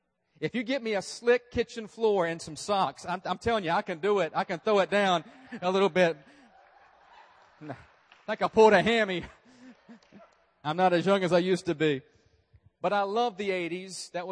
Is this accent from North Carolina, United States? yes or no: yes; North Carolina, United States; And I grew up in North Carolina, so I was just a few miles down the road from Chapel Hill.